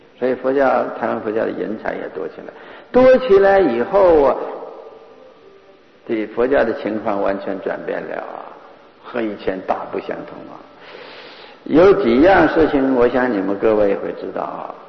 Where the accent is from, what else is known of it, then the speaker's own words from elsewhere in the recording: China; 但是我们中国人似乎是啊有一点特别，逐渐地形成了啊欢喜楞严经、欢喜心论